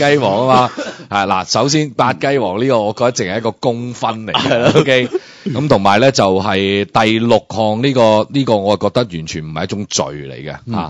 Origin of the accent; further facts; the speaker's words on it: Guangdong, China; 咁或者我哋广东人咧就冇乜文化嘅